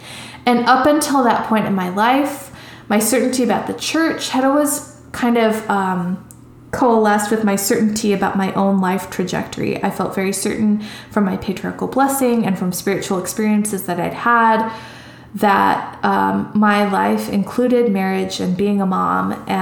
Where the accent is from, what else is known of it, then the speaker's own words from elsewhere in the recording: Evanston, Illinois, United States; I was raised in Evanston, Illinois, which, if anyone is familiar with Evanston, they know it's very diverse